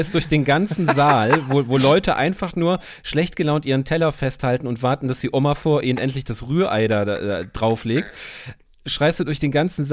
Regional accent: Turin, Piedmont, Italy; German is a second language; Nee, ich habe doch kaum Dialekt, oder? Und wir kommen aus Turin

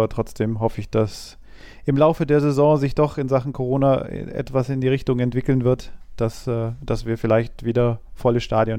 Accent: Cologne, North Rhine-Westphalia, Germany; als Kölner hätte ich mich auch sehr darüber gefreut, Unioner in Köln begrüßen zu können.

